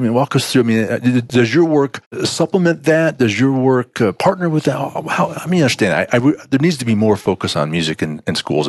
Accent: Simsbury, Connecticut, United States; Well, I grew up in Simsbury.

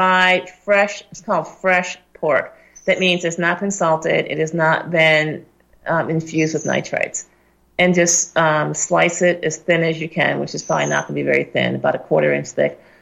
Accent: Syracuse, New York, United States; I'm from Syracuse, New York, and the main street is called Salinas Street, which is Salt Street. And they used to mine salt there.

